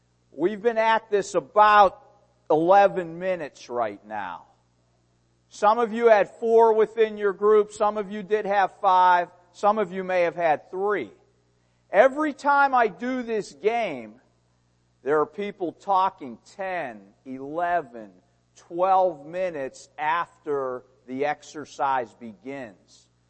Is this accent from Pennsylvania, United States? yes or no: yes; Pittsburgh, Pennsylvania, United States; born there; When I said Pittsburgh, I was born in Pittsburgh.